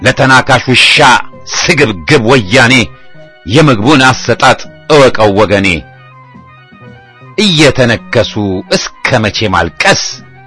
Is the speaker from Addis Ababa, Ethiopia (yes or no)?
no; Oromia, Ethiopia; እኔ ተወልጄ ያደግኩት በኢሉባቦር ነው። ኦሮሞ ነኝ። በኦሮሞነቴ በኢትዮጵያዊነቴም ኩሩ ነኝ።